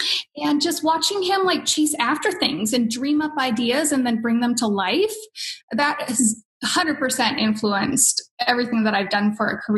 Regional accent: Sandy, Oregon, United States; So the background is that I was born in Portland, but I grew up on like a little farm outside of Portland, like 45 minutes outside of Portland in a little town called Sandy.

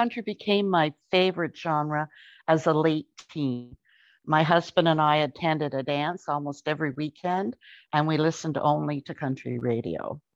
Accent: Athens, Ontario, Canada; Well, as you said, I'm from Athens, which is in Eastern Ontario.

